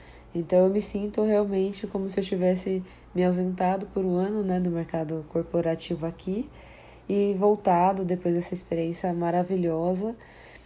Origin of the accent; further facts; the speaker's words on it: São Paulo, Brazil; sou de São Paulo e voltei ao Brasil em 2017, depois de uma experiência na Irlanda, em Dublin. Eu fiquei lá por um ano, cerca de um ano